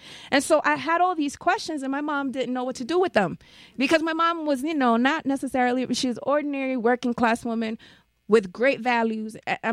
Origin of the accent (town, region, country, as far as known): New York, United States; born there